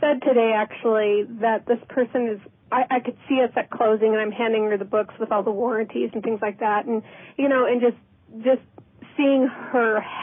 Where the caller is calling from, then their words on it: Colorado, United States; Colorado.